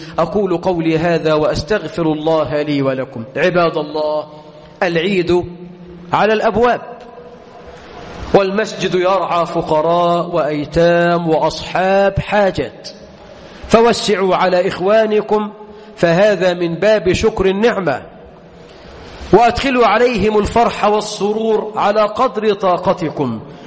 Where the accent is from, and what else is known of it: Egypt